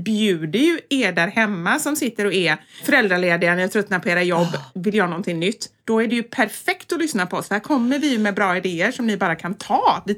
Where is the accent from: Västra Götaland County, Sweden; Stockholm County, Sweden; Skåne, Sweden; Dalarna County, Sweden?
Västra Götaland County, Sweden; Gothenburg; moved away as an adult; Och för mig, jag flyttade ju från Göteborg när jag var 20. Men jag har ju alltid bott hemma när jag har bott i Göteborg.